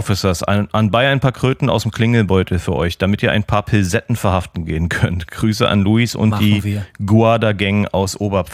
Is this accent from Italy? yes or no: no; Austria; Bei uns in Österreich heißt das einfach Gemmer auf der Hüsen.